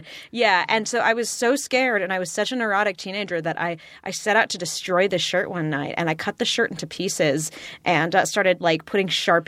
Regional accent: Burbank, California, United States; I grew up in Burbank. So it's mm-hmm. not like I was in, you know, the most musical theater like savvy place in the world.

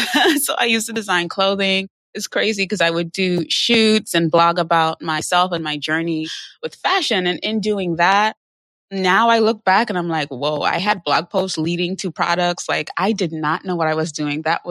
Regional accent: Trinidad & Tobago; now in New York City, United States; So I am from the beautiful island of Trinidad. I'm from the Caribbean. And I moved to New York City, I want to say 13 years ago. Yeah. I grew up in Trinidad.

